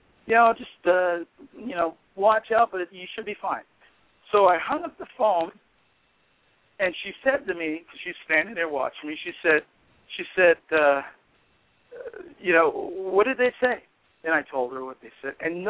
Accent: California, United States; she's from Montana, I'm from California.

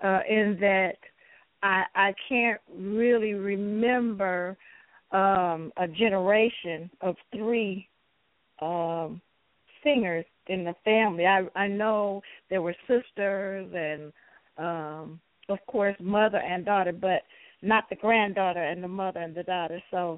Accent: Joliet, Illinois, United States; born there; I was born in Joliet, but right in the middle of the house era in Chicago.

